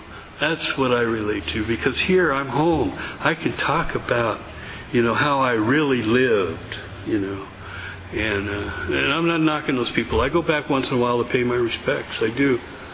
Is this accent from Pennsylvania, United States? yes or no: no; Oildale, California, United States; I grew up in Bakersfield, Oldale to be exact.